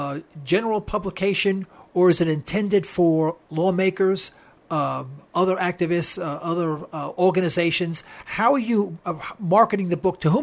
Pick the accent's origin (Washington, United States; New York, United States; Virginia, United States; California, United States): New York, United States; New York City; now in Tulsa, United States; Originally, I'm from New York City. Actually, I'm here in Tulsa, Oklahoma, but I got transferred many, many years ago with Big Oil.